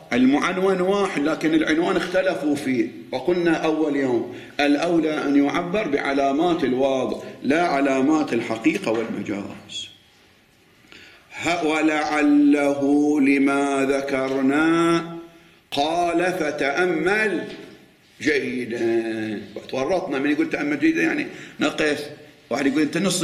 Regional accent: Bahrain; إحنا عندنا في البحرين عندنا أدبي علمي تجاري صناعي.

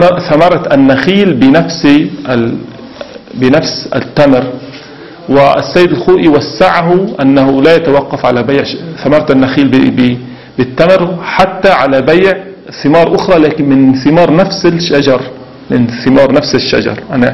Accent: Syria; وعندنا في سوريا، في منطقتنا في شمال سوريا، الأرض خصبة جدا جدا خصبة

